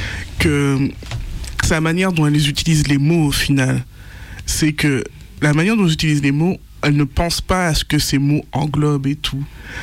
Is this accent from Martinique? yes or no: yes; Martinique; alors moi, je viens d'une société coloniale, je viens de Martinique